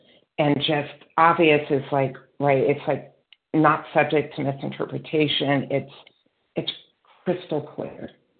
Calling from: California, United States; recovered compulsive overeater. I'm calling from California.

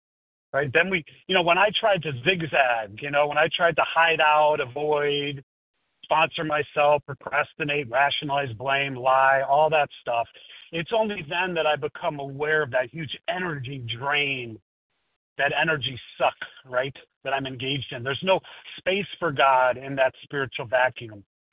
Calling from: Chicago, Illinois, United States; No, I'm in Chicago.

